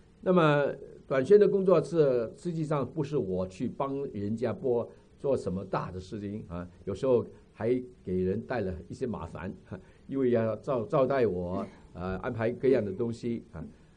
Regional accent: Chaozhou, Guangdong, China; 我说我本身是潮州人，但是我没有从来没有这个经验用潮州话，我讲潮州话也讲得不好

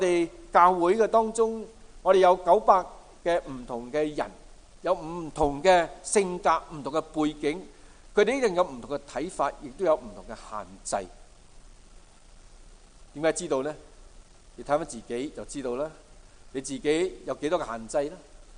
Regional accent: China; 我中國人有孫子嘅兵法啊

